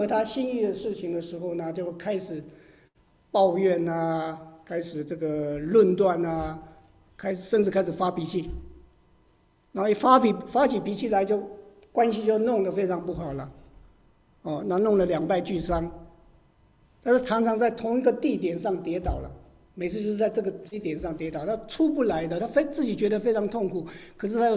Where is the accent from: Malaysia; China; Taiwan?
China; 今天我们是中国人，我们不是犹太人，但是我们中国人也有中国人的传统